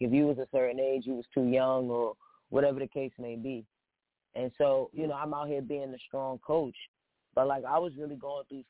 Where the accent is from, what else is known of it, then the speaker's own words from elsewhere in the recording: Brooklyn, New York, United States; I'm out here from Brooklyn. So I'm going to talk my talk. You know, I rep that Brooklyn State.